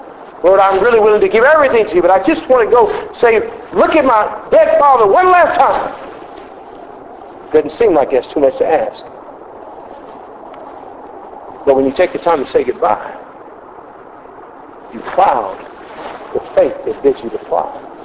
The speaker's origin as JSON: {"language": "English", "region": "Texas", "country": "United States", "said": "I know people do that farther up north, but see, I'm from Texas."}